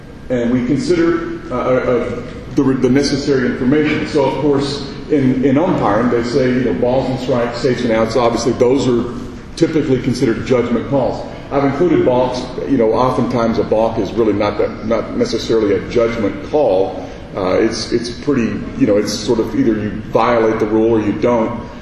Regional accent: Texas, United States; I'm from Texas and we have a lot of good old boy networks

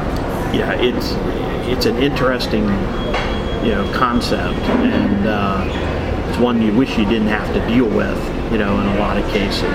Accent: Virginia, United States; I grew up in Northern Virginia. I can remember the Washington Senators.

